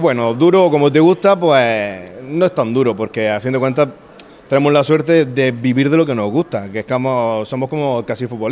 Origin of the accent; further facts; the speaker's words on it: Andalusia, Spain; como buen almeriense